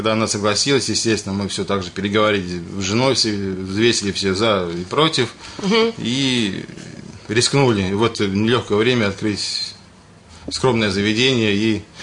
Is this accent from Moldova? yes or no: no; Belarus; moved away; Сам я из Белоруссии. Наш шеф-повар – это моя мама. Она тоже из Белоруссии. Естественно, мы там родились, жили. В свое время сюда приехали.